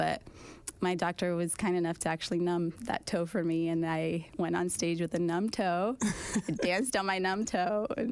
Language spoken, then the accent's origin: English; Brazil; I'm originally from Brazil